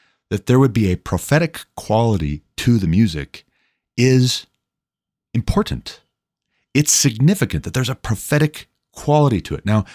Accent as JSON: {"language": "English", "region": "Montana", "country": "United States", "tie": "born or raised there", "said": "the, I think, biggest paper in Montana, my home state."}